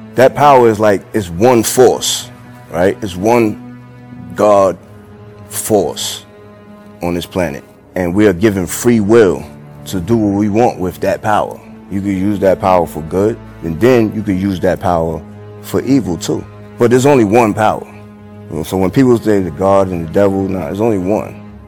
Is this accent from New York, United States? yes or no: yes; Long Island, New York, United States; also born or lived in Queens; You know, I grew up in Long Island until I was like 12. And then I moved to Queens, I moved to Left Rack.